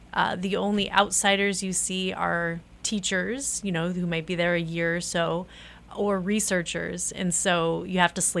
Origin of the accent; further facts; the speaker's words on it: Seattle, Washington, United States; No, I was raised in Seattle, Washington. Oh. And lived there till I was about 18.